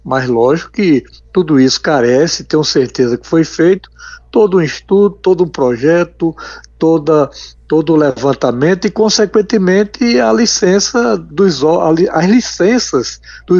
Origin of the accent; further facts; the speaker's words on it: João Pessoa, Paraíba, Brazil; Mas nós que nascemos, crescemos em João Pessoa